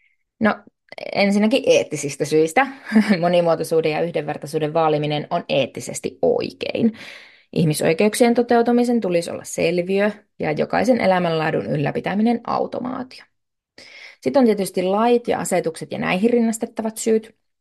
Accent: Savonlinna, South Savo, Finland; Esimerkiksi minä olen täältä Savonlinnasta kotoisin

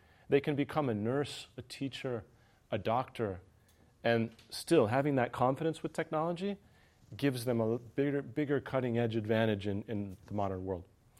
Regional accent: United States; moved away as an adult; now in Sotkamo, Finland; I am American who's been in Finland for 21 years. So basically my entire adult life has been in Finland. And I have a family in Sotkamo Vuokatti.

